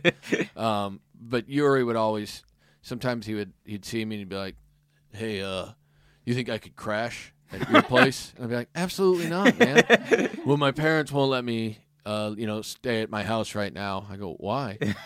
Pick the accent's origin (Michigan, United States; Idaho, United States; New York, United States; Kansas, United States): Kansas, United States; I grew up in Kansas, mm-hmm. and I grew up in the suburbs, but we're pretty close to where things get rural.